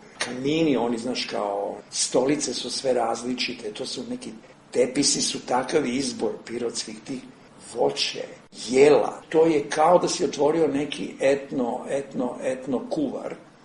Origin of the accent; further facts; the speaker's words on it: Zemun, Belgrade, Serbia; ja sam odrastao u Zemunu, vrlo specifično sredina.